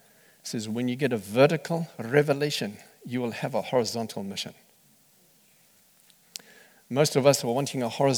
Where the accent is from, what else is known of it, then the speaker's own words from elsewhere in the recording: South Africa; Where are you from? South Africa. What? Why are you here? Because I wanted to learn.